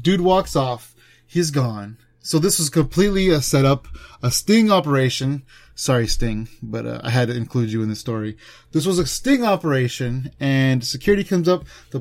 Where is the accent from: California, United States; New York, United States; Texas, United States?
California, United States; 11 o'clock for us, because we're from California.